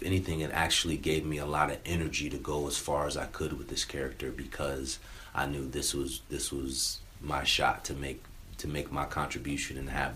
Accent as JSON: {"language": "English", "region": "California", "country": "United States", "tie": "born or raised there", "said": "And so I grew up in California. So yeah. I grew up, obviously, 3,000 miles away."}